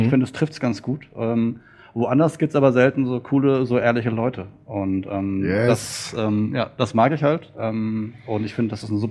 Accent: Southern Germany, Germany; so als Süddeutscher

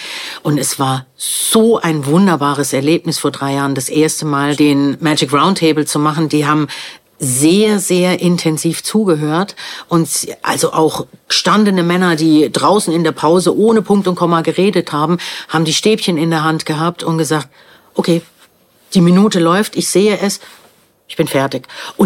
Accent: Heidelberg, Baden-Württemberg, Germany; also born or lived in Switzerland; ich komme aus Heidelberg. Heidelberg ist eine sehr touristische Stadt. Definitiv. Ich habe das von klein auf erlebt, dass chinesische Busse ankommen, durch die Hauptstraße wandern.

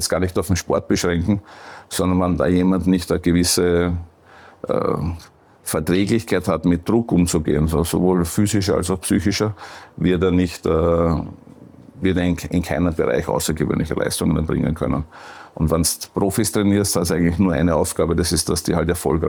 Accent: Perchtoldsdorf, Lower Austria, Austria; Ja, ich bin in Berchtesdorf aufgewachsen, in Mödling in die Schule gegangen.

